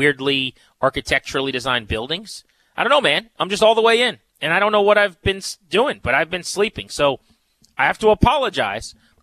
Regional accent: Virginia, United States; also born or lived in Maryland; I was technically born in only Maryland and lived there for like 4 months. The little sneaky thing about me, nobody knows. Cakes Allville style, James Wood style. But I'm a Virginia guy all the way

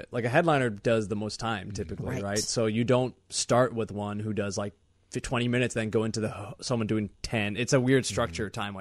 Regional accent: Chicago, Illinois, United States; oh, I'm a comedian from Chicago, like here's my, like I have 20 minutes, like they'll give you time because you're from Chicago

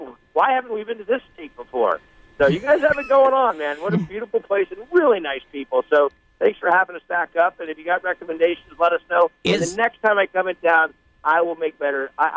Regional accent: West Coast, United States; I come from the West Coast, so I have a different team that I'm a fan of.

